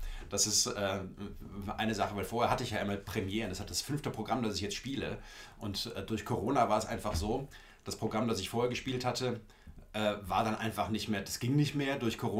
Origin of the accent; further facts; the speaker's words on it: Frankfurt, Hesse, Germany; Ich bin in Frankfurt am Main aufgewachsen